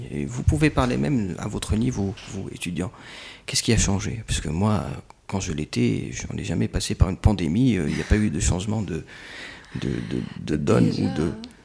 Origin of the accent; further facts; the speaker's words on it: Morocco; je suis marocain, je suis dedans